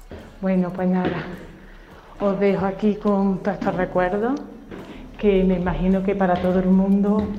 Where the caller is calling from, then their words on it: Córdoba, Andalusia, Spain; de Córdoba y soy una oyente muy fiel